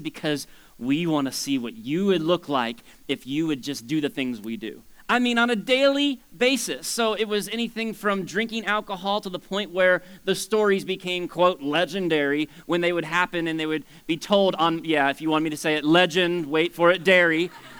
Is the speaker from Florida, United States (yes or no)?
yes; Florida, United States; moved away as an adult; I grew up in South Florida. My wife and I both, we met down there and grew up down there and moved here in 2001.